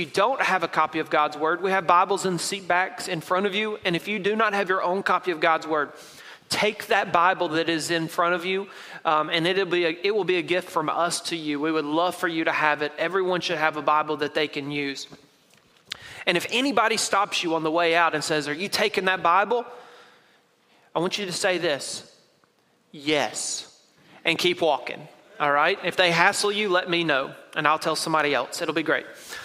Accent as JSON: {"language": "English", "town": "Knoxville", "region": "Tennessee", "country": "United States", "tie": "born or raised there", "said": "when I was growing up in Knoxville, Tennessee, occasionally my parents would take me and my siblings to an event"}